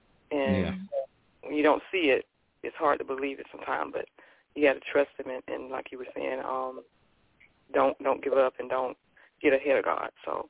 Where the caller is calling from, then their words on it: South Carolina, United States; South Carolina.